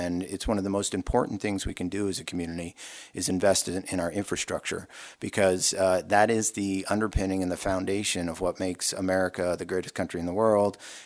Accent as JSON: {"language": "English", "region": "Massachusetts", "country": "United States", "tie": "born or raised there", "also_born_or_lived": "Maine", "said": "I grew up back east in Massachusetts and Maine, and came out west for undergraduate at University of Denver, and instantly fell in love with the West."}